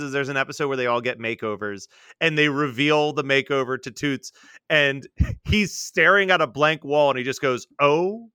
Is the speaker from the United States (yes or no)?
no; South Africa; It was never screened in my home country of South Africa